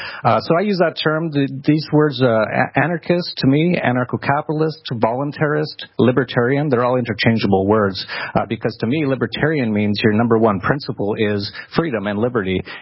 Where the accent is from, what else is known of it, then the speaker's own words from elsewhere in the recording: Canada; I think you can tell by my accent and all the photos of me at 4 years old playing hockey in the Siberia of Canada that I'm probably from there.